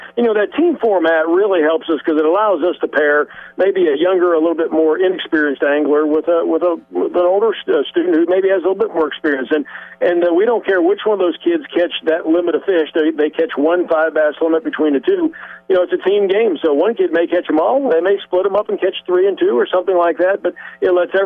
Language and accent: English; Ohio, United States; but I grew up in Northeast Ohio, and so Erie and St. Clair were always two spots to go catch them.